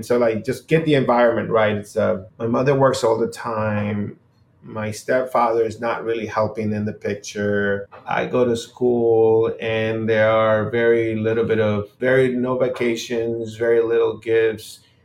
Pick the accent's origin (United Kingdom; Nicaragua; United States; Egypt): Nicaragua; I grew up in Nicaragua. Zero technology in my household. I mean, I was born in 76